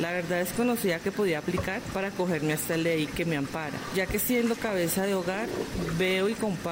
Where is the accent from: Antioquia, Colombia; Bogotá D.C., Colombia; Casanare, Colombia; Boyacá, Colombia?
Boyacá, Colombia; Paipa; moved away as an adult; now in Bogotá, Colombia; soy de Paipa, Boyacá, madre cabeza de familia, para servirle a Diosito. Yo apliqué a un trabajo aquí en Bogotá hace 5 años. Llegué hace unos años jovencita a trabajar